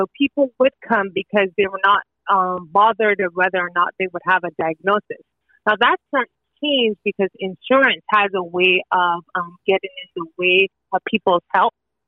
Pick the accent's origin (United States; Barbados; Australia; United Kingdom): Barbados; I'm from Barbados, born and raised in Barbados